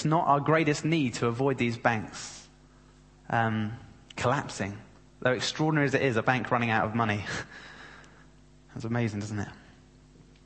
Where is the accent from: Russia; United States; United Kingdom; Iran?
United Kingdom; London; the church I grew up in London.